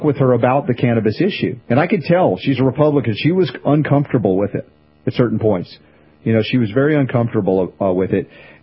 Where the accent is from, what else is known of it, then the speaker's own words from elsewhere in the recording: Georgia, United States; if you're in Georgia, I grew up many years in Georgia